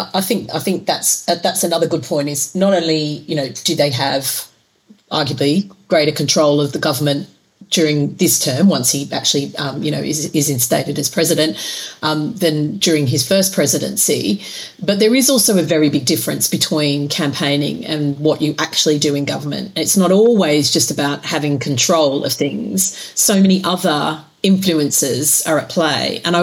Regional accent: Australia; I'm Australian. I grew up in one of those

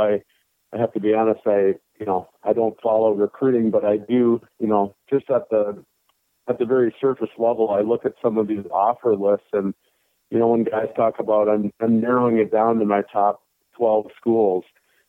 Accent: Minnesota, United States; I grew up in Minnesota. I grew up a Gopher fan.

